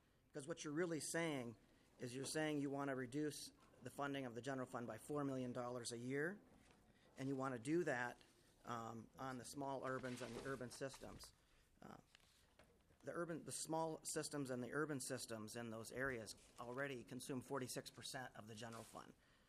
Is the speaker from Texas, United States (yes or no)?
no; Wheaton, Minnesota, United States; In my hometown of Wheaton in Traverse County, there is a high number of housing units that are sitting empty